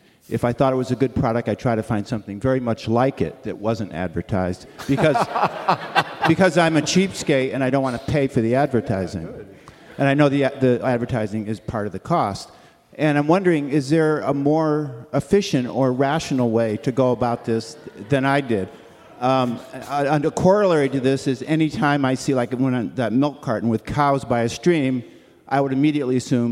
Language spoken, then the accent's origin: English; Portland, United States; I'm from Portland.